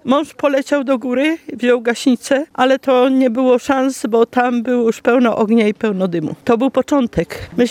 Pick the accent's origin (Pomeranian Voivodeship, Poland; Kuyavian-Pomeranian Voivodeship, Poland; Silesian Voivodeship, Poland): Silesian Voivodeship, Poland; Jesteśmy ze Śląska i wzruszam się